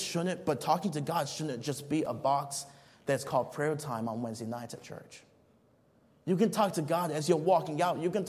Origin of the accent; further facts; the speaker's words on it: Nigeria; I remember growing up in Nigeria, we lived in the compound